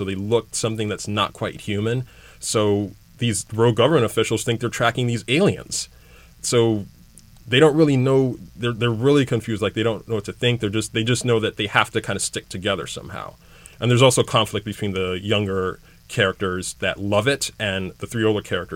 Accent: Hawaii, United States; So, of course, growing up in Hawaii, it was natural for me to come up with that. I was actually in college in Hawaii when I came up with it.

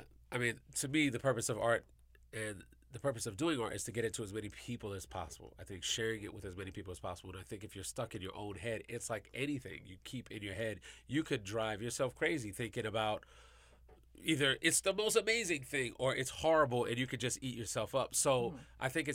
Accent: New York, United States; I'm a big Knicks fan because I'm from New York

